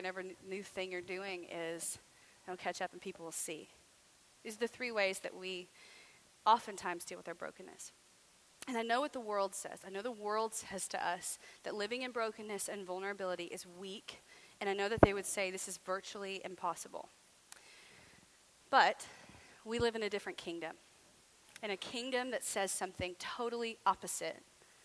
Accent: the South, United States; I'm from the South.

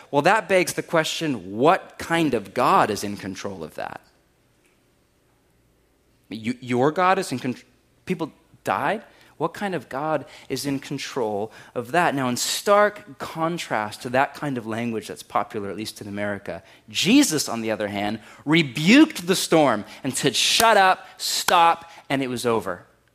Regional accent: California, United States; I mean, I grew up in California, right? And I lived a mile from the San Andreas fault line.

